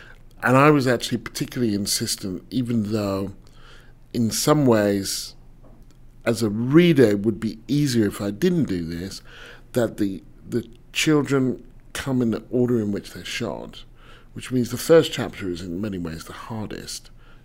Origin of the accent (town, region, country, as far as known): United Kingdom